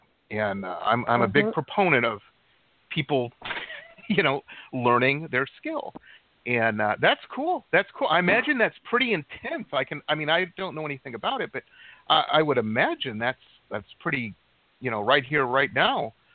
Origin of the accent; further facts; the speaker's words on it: Detroit, Michigan, United States; and I grew up